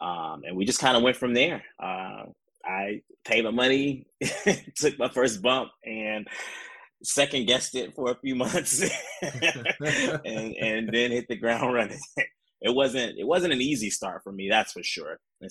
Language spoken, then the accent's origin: English; Atlanta, Georgia, United States; So I'm from Atlanta, Georgia, and I got started around 2016